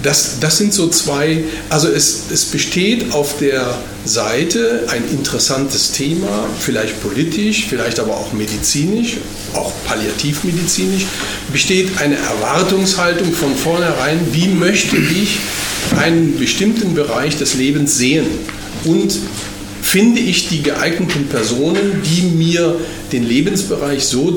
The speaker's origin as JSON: {"language": "German", "region": "Rhineland", "country": "Germany", "said": "es wurden die verschiedenen Schulsprecher einer großer Gymnasien im Rheinland, wo ich herkomme, interviewt"}